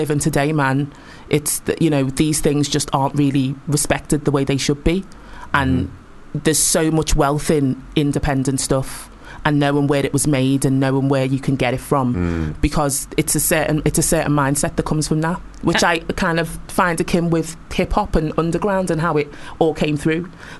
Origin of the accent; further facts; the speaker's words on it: Liverpool, North West England, United Kingdom; You know, I'm from Liverpool, but I love London and I've lived in different places.